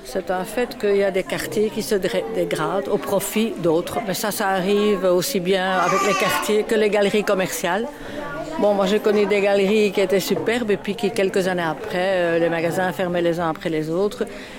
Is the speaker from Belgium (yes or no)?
yes; Brussels, Brussels-Capital Region, Belgium; Pourtant, je suis bruxelloise, mais bon, je ne savais pas.